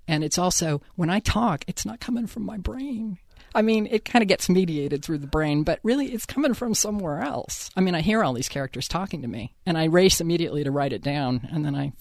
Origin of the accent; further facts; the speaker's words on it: San Francisco, California, United States; I'm from San Francisco, and my husband says everyone in San Francisco talks about the next meal at the meal they're eating